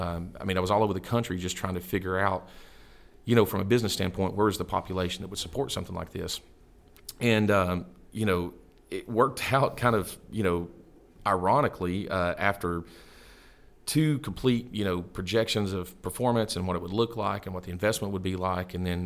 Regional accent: Ider, Alabama, United States; I'm from Chattanooga. Well, I guess we always say Chattanooga, but I was originally kind of raised on Sand Mountain in Ider, Alabama, a little small town, northeast Alabama.

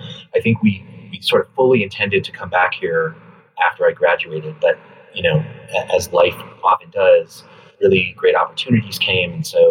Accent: Colorado, United States; also born or lived in Los Angeles; I'm originally from the West. I grew up in Colorado. I actually lived in LA for about 12 years.

